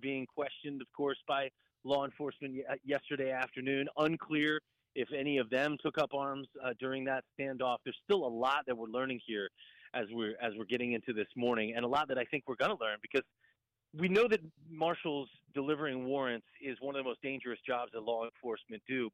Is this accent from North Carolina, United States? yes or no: yes; Raleigh, North Carolina, United States; also born or lived in Tampa, Florida; Spent 5 years in Tampa before I came back here to the Carolinas about a year and a half ago. I'm from Raleigh originally. There's always a Raleigh-Charlotte thing because Raleigh's the state capital.